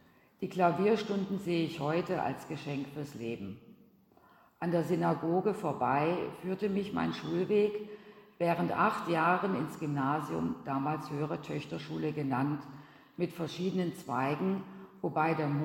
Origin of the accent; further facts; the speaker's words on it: Basel, Basel-Stadt, Switzerland; Geboren bin ich in Basel am 9. Februar 1933 und bin zu Hause getauft worden.